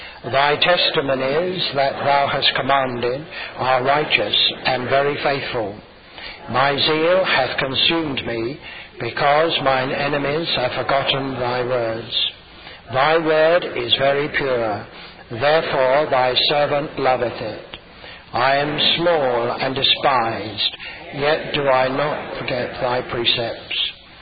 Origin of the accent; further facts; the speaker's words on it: England, United Kingdom; I don't come from Ulster, but I come from England.